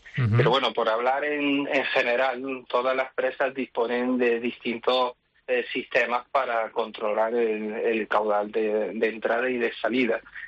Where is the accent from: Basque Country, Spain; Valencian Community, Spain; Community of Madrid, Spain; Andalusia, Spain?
Andalusia, Spain; Málaga; como yo soy de Andalucía, en Málaga